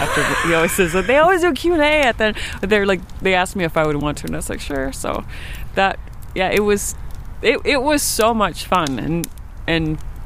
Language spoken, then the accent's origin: English; Minnesota, United States; also born or lived in Springfield, United States; I was born in Springfield, and I grew up in Minnesota, but my parents moved back to Springfield.